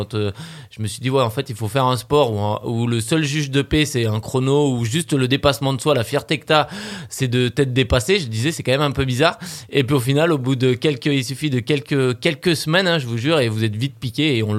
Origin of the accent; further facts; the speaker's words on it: Monbazillac, Nouvelle-Aquitaine, France; je suis bergeracois. J'ai grandi à Montbazillac, sur le coteau, fils de vigneron.